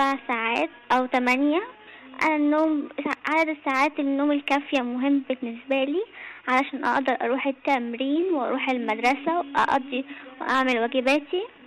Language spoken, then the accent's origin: Arabic; Canada